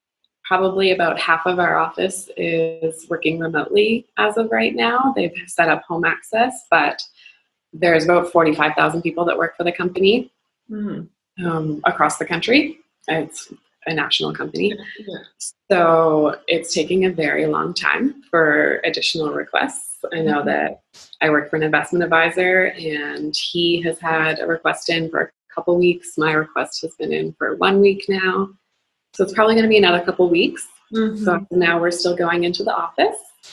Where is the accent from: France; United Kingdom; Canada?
Canada; Nova Scotia; now in Calgary, Canada; I live in Calgary, Alberta, Canada. I'm originally from Nova Scotia, which is on the other side of Canada. And I've been here for about a year.